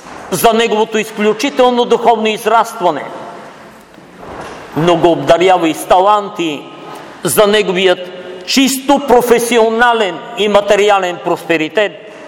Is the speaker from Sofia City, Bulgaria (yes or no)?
no; Pazardzhik Province, Bulgaria; moved away; аз съм от Пазарджишкия край и си спомням на село